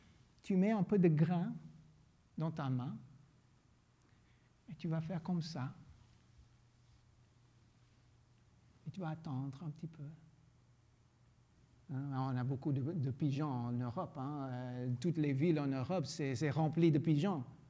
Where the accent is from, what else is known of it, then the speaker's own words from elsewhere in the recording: Louisiana, United States; now in Belgium; J'ai grandi en Louisiane, les jardins de l'un et l'autre, ça se touche.